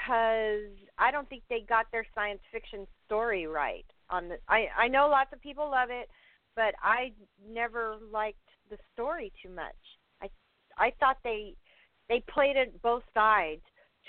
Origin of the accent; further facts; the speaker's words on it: Arizona, United States; born there; So, yeah, you know, I was born in Arizona